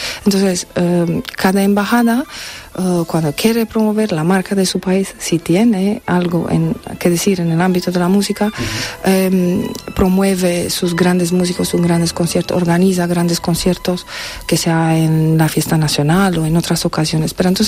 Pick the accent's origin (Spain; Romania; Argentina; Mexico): Romania; Târgu Mureș, Mureș County; born there; Spanish is a second language; yo nací en Târgu Mureș, es una ciudad pequeñita, 150, 170 mil habitantes, en mitad de Transilvania, en Rumanía